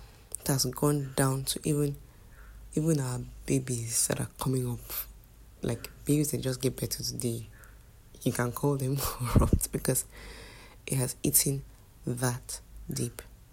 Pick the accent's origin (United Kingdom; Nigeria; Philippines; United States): Nigeria; how we can best cushion ourselves in these times as Nigerians and as people generally